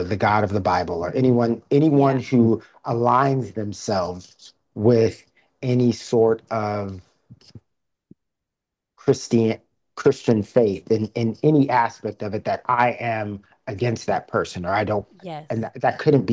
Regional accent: Alaska, United States; And so, like, even the growing up in Alaska and, walking around where a lot of times people didn't look like me

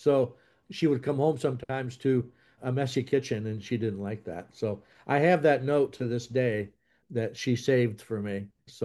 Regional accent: Michigan, United States; Well, I was born and raised in Metro Detroit area in Michigan, a little small town south of Detroit.

